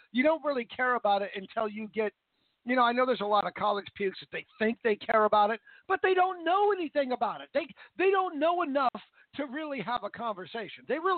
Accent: Vancouver, Washington, United States; I come from Vancouver, Washington, right directly across the river from Portland State.

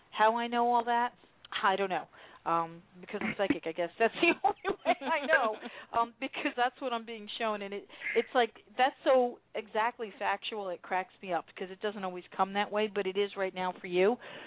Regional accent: New Jersey, United States; I'm from New Jersey, and New York is underwater.

